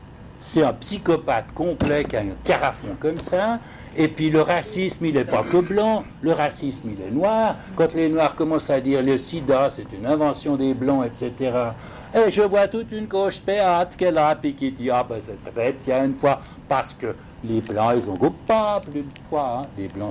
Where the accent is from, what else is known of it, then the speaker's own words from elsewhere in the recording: Geneva, Switzerland; accent: Geneva; Je suis suisse, je suis trilingue, je suis fils d'un Tessinois, d'une Suisse allemande, et j'ai grandi à Genève, au quartier des Ouïes, avec l'accent genevois